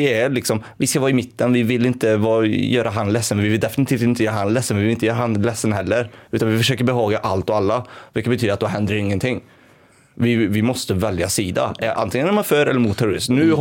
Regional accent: Sweden; jag skämdes när jag sa att jag var från Sverige.

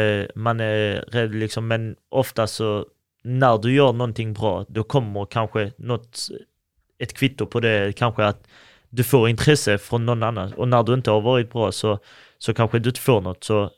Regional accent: Skåne, Sweden; alltså de flesta har ju kommit också från där jag kommer ifrån, området Närlunda.

